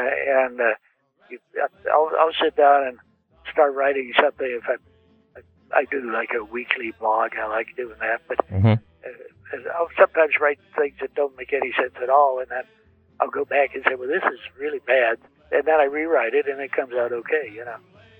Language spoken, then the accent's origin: English; Pasadena, California, United States; now in Santa Barbara, United States; I was born in the Far East, which, wait a minute, and I'd say Pasadena, which is true.